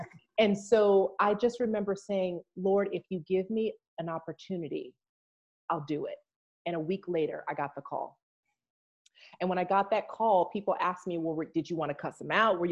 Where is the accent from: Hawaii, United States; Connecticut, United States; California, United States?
California, United States; Los Angeles; I come from Los Angeles, California, but my family is, I'm telling you, and my family is from South Texas.